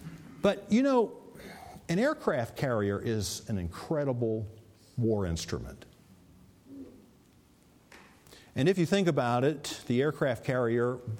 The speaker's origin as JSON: {"language": "English", "region": "the South", "country": "United States", "tie": "born or raised there", "said": "Well, when I grew up in the South, it was a shack"}